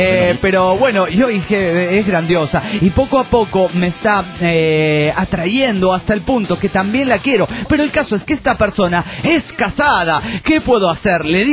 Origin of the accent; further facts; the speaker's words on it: Monterrey, Nuevo León, Mexico; de Monterrey, Nuevo León, México.